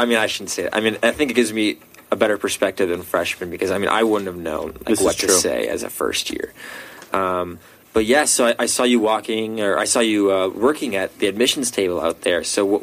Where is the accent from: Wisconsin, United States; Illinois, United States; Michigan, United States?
Wisconsin, United States; Appleton; okay, I'm from Appleton, by the way.